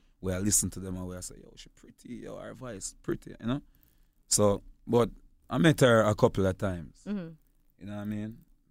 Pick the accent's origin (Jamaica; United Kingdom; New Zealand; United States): Jamaica; We're all from Jamaica.